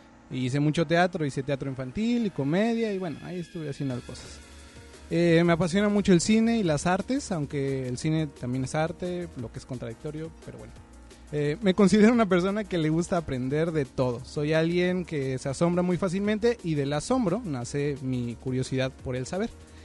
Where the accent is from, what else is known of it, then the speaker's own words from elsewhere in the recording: State of Mexico, Mexico; Soy estudiante del Centro Universitario de la Costa, originario del Estado de México y con estudios en la Ciudad de México.